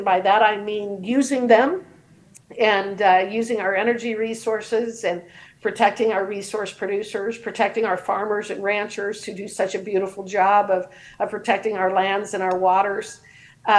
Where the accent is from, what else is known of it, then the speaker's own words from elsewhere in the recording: Wyoming, United States; now in Washington, United States; how proud I am to be from Wyoming, how proud I am of my family in Wyoming.